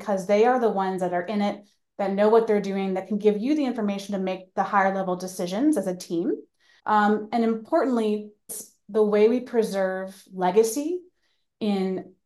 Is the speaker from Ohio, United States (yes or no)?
yes; Ohio, United States; So I am from Ohio. I'm an Ohio native.